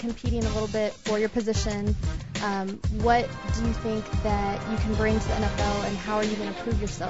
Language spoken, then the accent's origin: English; Texas, United States; I'm a Texan.